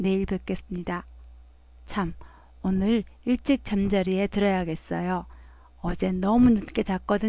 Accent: South Korea; 네, 알아요. 제가 한국인이기 때문이라고요.

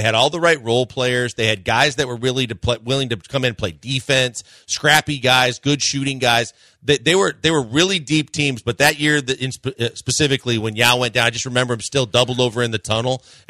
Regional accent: Wisconsin, United States; I'm growing up in Wisconsin, and he was my favorite pitcher.

